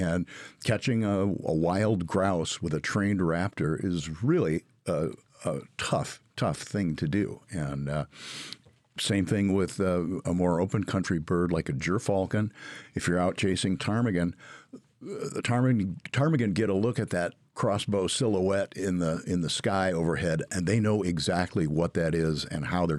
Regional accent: Minnesota, United States; I grew up in Minnesota.

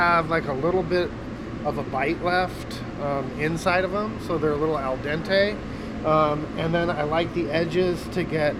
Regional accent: California, United States; I'm from California, and I came up to commercial fish in Bristol Bay, and that first year I didn't like salmon

